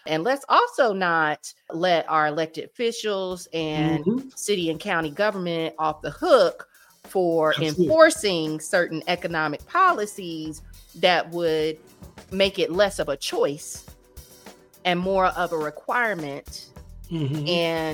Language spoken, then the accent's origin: English; North Carolina, United States; considering both of us worked at Duke and we're from the Triangle